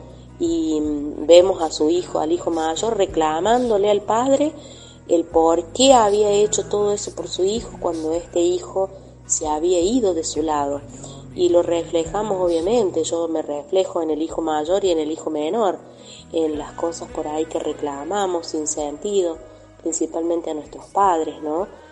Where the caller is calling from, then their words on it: Río Cuarto, Córdoba, Argentina; de Río Cuarto.